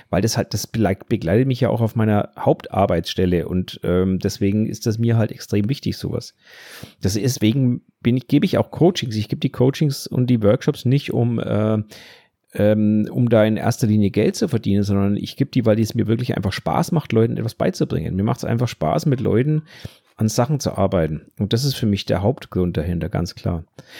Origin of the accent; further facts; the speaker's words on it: Bavaria, Germany; Also ich bin Franke, deswegen, ne? Also bei uns das größte Lob der Franken, passt schon.